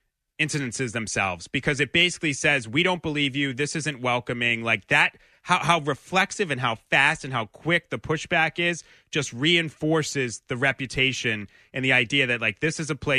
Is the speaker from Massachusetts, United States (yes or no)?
yes; Lynn, Massachusetts, United States; I mean, I didn't grow up in Boston. I grew up in Lynn, but I'm from the area.